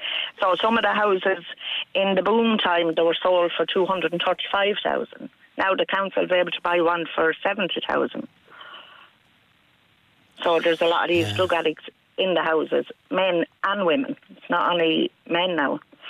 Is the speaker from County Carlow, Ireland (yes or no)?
yes; Carlow, County Carlow, Ireland; Like, I was born and reared in Carlow Town.